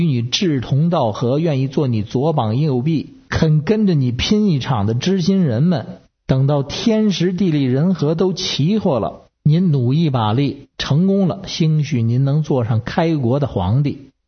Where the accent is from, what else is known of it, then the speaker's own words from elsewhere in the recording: Beijing, China; ，北京的…。